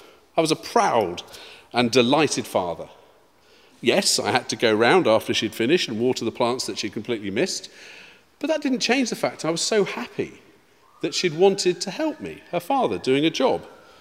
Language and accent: English; England, United Kingdom; the French, for a while, changed their nickname for the British. They normally called us, my accent's terrible, but Le Rose Beef.